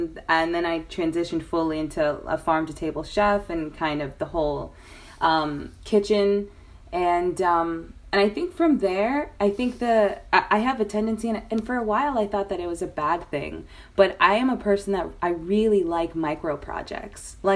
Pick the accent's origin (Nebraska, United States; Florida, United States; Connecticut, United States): Florida, United States; Miami; I was raised in Miami, Florida, and my mom is from Guyana and my dad is from Haiti. And we're a Muslim family. We're born Muslim.